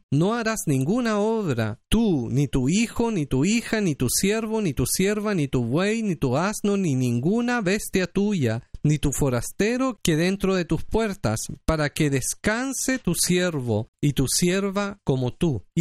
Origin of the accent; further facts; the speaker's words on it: Talcahuano, Biobío, Chile; born there; una ciudad en Chile que se llama Talcahuano, donde yo nací.